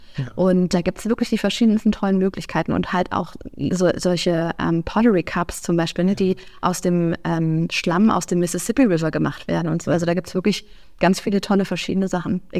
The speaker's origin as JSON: {"language": "German", "region": "Hesse", "country": "Germany", "accent": "Hessian", "said": "da hört man, ich komme aus Hessen, gell?"}